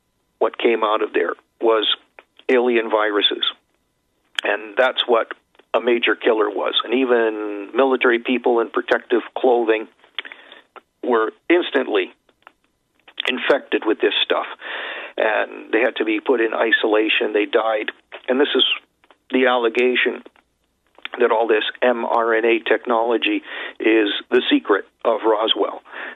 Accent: Canada; from Canada.

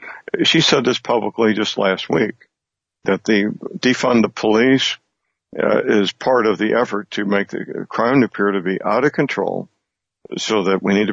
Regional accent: Missouri, United States; That's Missouri, my home state.

